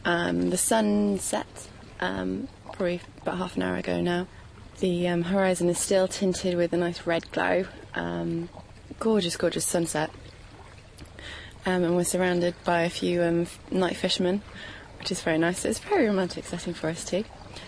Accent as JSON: {"language": "English", "region": "England", "country": "United Kingdom", "said": "Yeah, we're very English. Everyone else on the beach is ridiculously bronze, and here us come along with a English rose skin."}